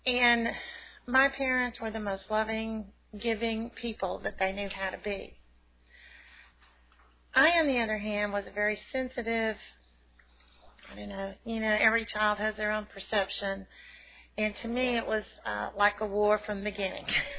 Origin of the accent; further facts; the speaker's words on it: Dumas, Texas, United States; Well, I come from West Texas. I was born in Amarillo and grew up in a little place called Dumas, Texas.